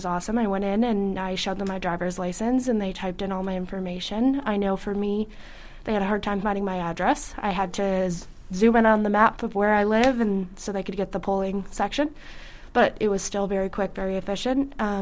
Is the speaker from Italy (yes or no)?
no; Sackville, New Brunswick, Canada; I grew up in Sackville. I'm 18 years old.